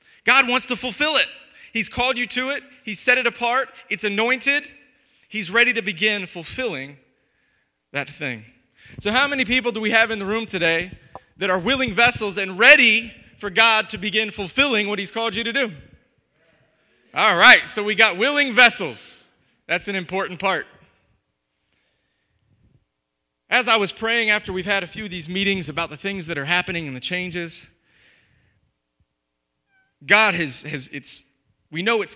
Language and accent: English; San Diego, California, United States; The one on the left is one that I grew up around in Southern California, and it's at Point Loma.